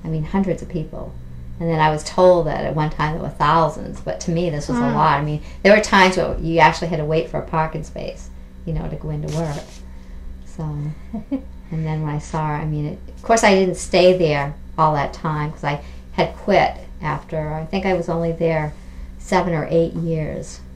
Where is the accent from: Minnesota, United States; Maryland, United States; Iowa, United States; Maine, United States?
Maine, United States; Auburn; also born or lived in Lewiston; Actually, yeah, I was born in Lewiston because the hospital was here, but I lived in Auburn. I'm from Auburn originally.